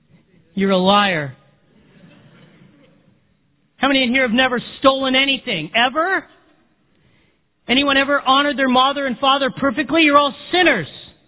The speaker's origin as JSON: {"language": "English", "country": "United States", "said": "because I come from America."}